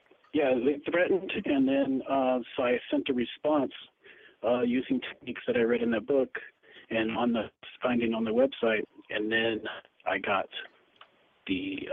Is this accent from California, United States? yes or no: yes; California, United States; I'm from California.